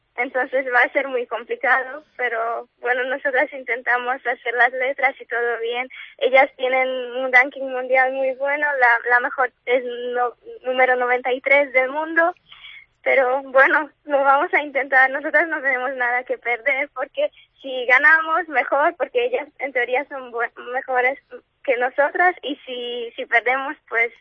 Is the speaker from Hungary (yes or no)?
yes; Hungary; Spanish is a second language; Sí, yo soy de Hungría